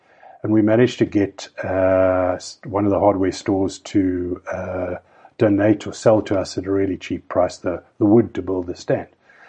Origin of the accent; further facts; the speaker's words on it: Cape Town, Western Cape, South Africa; white male South African upbringing. I was brought up in Cape Town. I went to school in the southern suburbs.